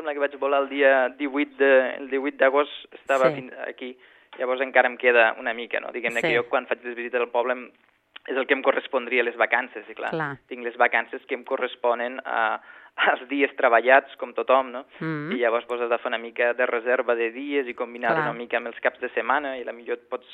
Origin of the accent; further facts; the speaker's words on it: Catalonia, Spain; Jo ho intento d'explicar i fer una mica de pedagogia quan puc